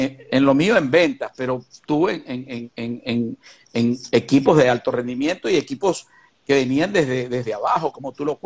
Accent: Spain; aunque yo soy español, pero soy venezolano de corazón.

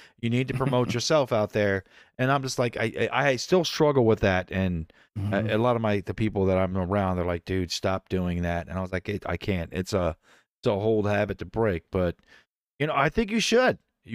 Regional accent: Florida, United States; Man, I'm from Florida, dude. I wear flip-flops.

